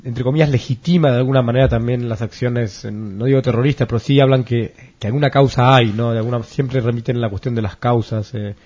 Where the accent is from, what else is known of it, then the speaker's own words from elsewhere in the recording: Spain; Cada partido defiende sus posturas, sus posiciones, y los que perdemos somos la ciudadanía española, ¿no?